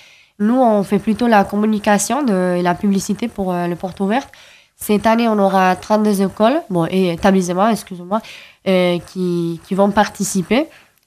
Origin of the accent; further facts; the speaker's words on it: Hendaye, Nouvelle-Aquitaine, France; French is a second language; Pour moi, le français, c'est ma troisième langue.